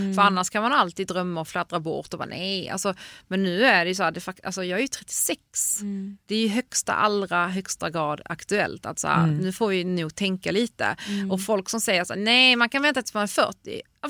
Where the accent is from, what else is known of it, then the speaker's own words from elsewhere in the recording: Poland; Jag är från Polen och där jag är ju liksom gifte mig när jag var 35.